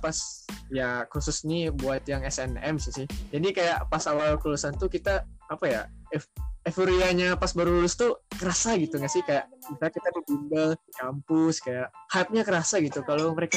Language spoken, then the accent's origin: Indonesian; Padang, West Sumatra, Indonesia; aku emang walaupun aku orang Padang, jadi kayak cocok aja sih kalau ke Bandung tuh